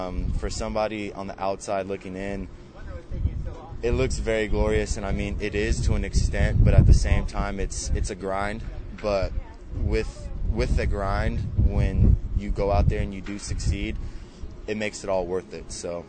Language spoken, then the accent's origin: English; California, United States; I'm from California, so it was different getting back there.